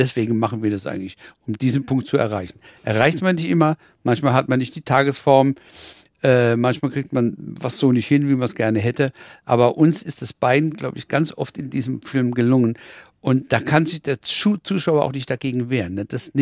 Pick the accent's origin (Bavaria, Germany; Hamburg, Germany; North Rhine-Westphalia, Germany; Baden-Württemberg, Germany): Baden-Württemberg, Germany; Mannheim; accent: Mannheim dialect; Ich bin ja in Mannheim aufgewachsen. Da war ich ein Jahr alt. Ich kann also mehr ein bisschen das Mannheimerisch authentischer Babler als das Hessisch.